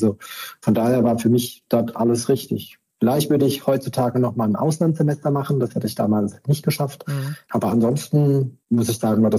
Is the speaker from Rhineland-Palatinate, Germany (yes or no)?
yes; Rhineland-Palatinate, Germany; eigentlich aus einem Ort an der französischen Grenze. Aber da den niemand kennt, sagt man halt meistens aus der Nähe von Pirmasens. Und weil das halt auch wenige Leute kennen, sagt man dann meistens, ich komme aus der Nähe von Kaiserslautern.